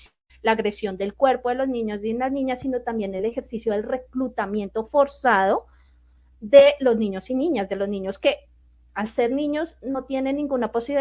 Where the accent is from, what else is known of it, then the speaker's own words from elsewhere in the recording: Colombia; nos cuesta como sociedad colombiana